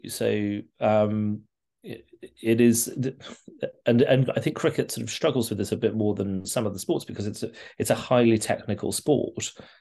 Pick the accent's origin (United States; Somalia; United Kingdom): United Kingdom; Birmingham, West Midlands; I'm from Birmingham originally.